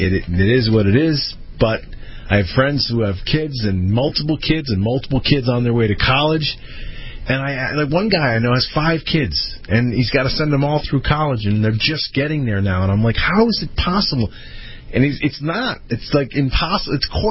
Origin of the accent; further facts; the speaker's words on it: Connecticut, United States; My home state of Connecticut has second most millennials living at home.